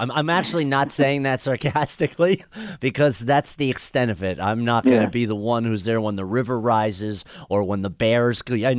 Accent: Midwest, United States; So today's article, as a Midwesterner

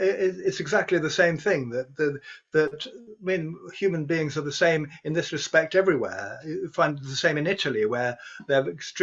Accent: United Kingdom; speaking as British

